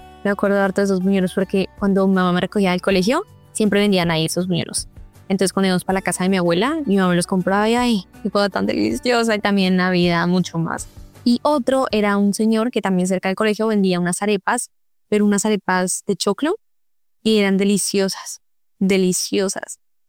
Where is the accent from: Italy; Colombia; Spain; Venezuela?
Colombia; Bogotá; born there; yo nací en Bogotá, Colombia, pero mis papás, los papás de mi mamá son de Boyacá y los papás de mi papá son de, okay, no me acuerdo de dónde, pero desde otro lado, no de Bogotá.